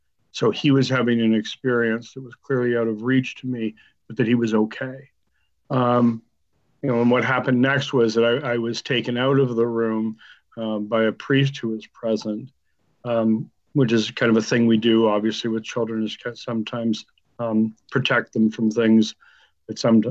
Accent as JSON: {"language": "English", "country": "Canada", "said": "We're Canadian, which is something we did every year was our time together."}